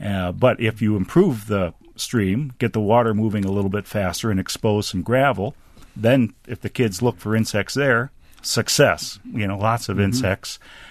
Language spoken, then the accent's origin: English; New London, Wisconsin, United States; I grew up in New London, where a lot of those logs ended up at the Hatton Lumber Mill